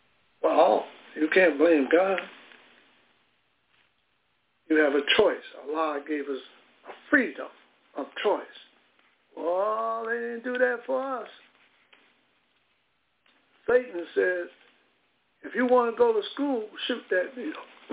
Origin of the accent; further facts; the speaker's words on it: United States; we created our own culture, and we're American, whether we like it or not.